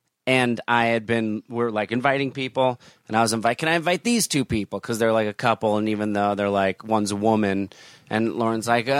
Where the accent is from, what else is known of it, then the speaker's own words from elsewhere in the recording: New Jersey, United States; also born or lived in New York; I lived in New York for so long, and I grew up in New Jersey